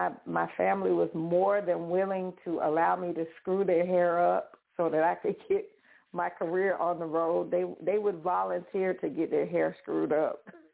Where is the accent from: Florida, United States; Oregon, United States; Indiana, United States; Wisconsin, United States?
Florida, United States; Jacksonville; also born or lived in Tennessee; So I would say I was born in Tennessee and stayed there until I was about seven. And then once my dad passed, my mom wanted to move back home with her family, which was in Florida, right outside of Jacksonville, Florida.